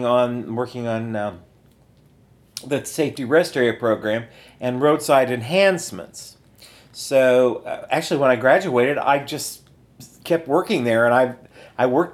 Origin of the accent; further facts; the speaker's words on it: Napoleon, Ohio, United States; now in Dublin, United States; I grew up in Northwest Ohio in Henry County in a near a community called Napoleon. It's very near the Maumee River and about 35 miles southwest of Toledo.